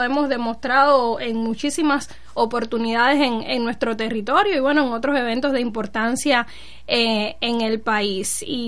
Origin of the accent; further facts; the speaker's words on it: Camagüey, Cuba; moved away; Muchos saben que soy camagüeyana, cuando vine de mi tierra natal hacia acá